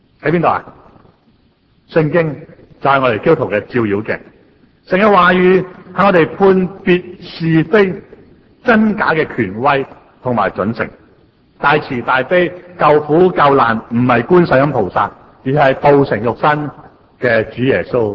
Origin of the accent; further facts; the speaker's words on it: China; 虚构的神话却成为我们中国人的偶像，我觉得真是很遗憾。